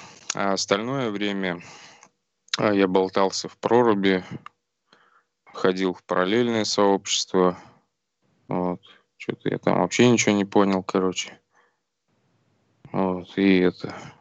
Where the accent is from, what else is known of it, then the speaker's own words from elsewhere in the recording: Orenburg, Orenburg Oblast, Russia; born there; Родился я в Оренбурге за 2500 километров отсюда.